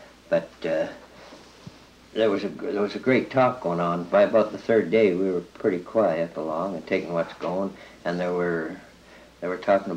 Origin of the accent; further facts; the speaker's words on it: Canada; we come from Canada. I mean, Canada, we spoke Canadian.